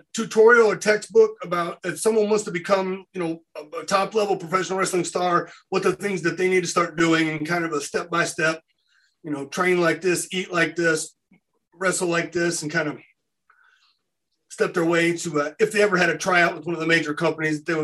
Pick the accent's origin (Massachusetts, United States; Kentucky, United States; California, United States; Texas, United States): Kentucky, United States; Louisville; Yeah. I was from the Louisville, Kentucky area.